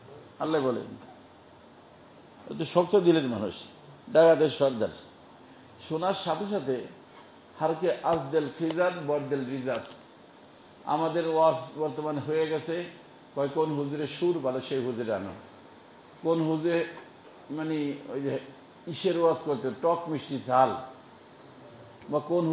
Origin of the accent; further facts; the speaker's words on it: Faridpur, Dhaka Division, Bangladesh; কয়তো আমাদের গ্রাম বাড়ি, আমার গ্রামে বাড়ি ফরিদপুর